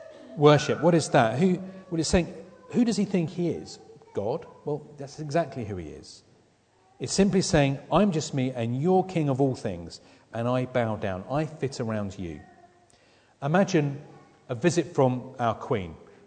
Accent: East of England, United Kingdom; I'm from Essex. This is Essex.

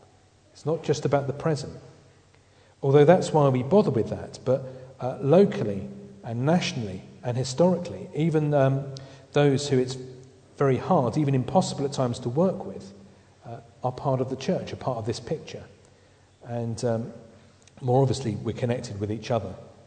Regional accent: United Kingdom; It's a wonderful thing about being British is that only the Americans are disliked more than us.

